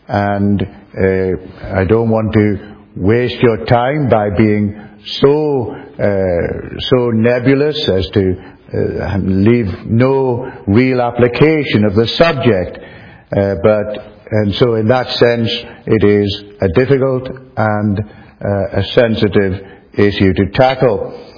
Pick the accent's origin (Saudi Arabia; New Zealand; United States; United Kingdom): United Kingdom; Northern Ireland; not coming as an Englishman from Northern Ireland to tell you all what you should be doing